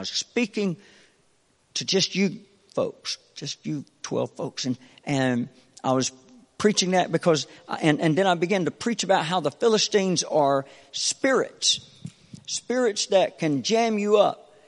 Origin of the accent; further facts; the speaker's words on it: North Carolina, United States; I'm from North Carolina, but I got in church in Jacksonville, Florida, and I didn't know anybody.